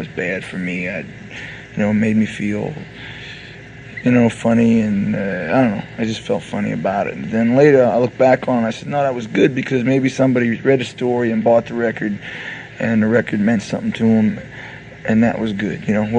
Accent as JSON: {"language": "English", "region": "New Jersey", "country": "United States", "said": "We're from New Jersey, you know?"}